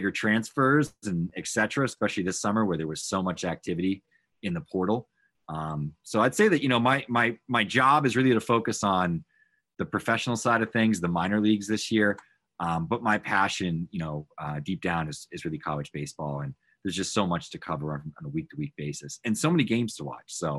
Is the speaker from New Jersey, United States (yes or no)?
no; Massachusetts, United States; I grew up in New England. I grew up about 20 minutes from the Bourne Bridge.